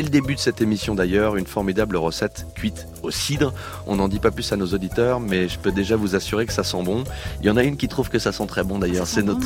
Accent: Île-de-France, France; accent: Parisian; attention avec mon accent parisien

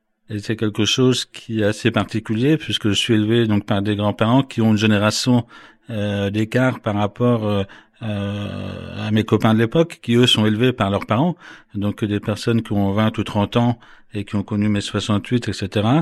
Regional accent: Grand Est, France; j'habite dans les environs de Metz, donc en Lorraine. J'ai grandi dans la Meuse, au sein d'une famille dans la campagne.

